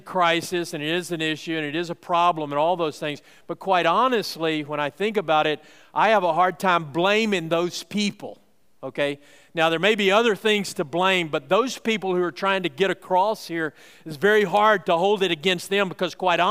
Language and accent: English; United States; born there; having been born in the United States of America, okay? I am an American citizen